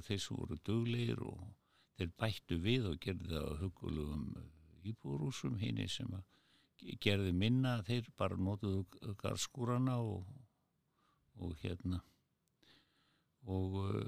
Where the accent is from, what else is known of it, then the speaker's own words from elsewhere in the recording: Reykjavík, Capital Region, Iceland; hann var nú nálagt þarna sem að ég ólst upp í Kringlumýrinni